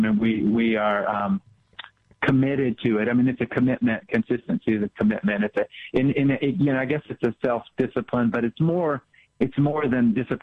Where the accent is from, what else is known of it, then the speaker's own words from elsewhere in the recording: Texas, United States; I'm originally from Texas, and there's an ice cream company down there called Bluebell